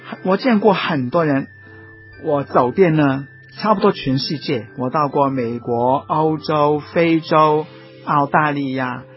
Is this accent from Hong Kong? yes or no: yes; Tai O, Hong Kong; 我生在大澳，也小学的时候也长在大澳。我们的学校是一个很破落的小学校，那大澳是一个很落后的小乡村。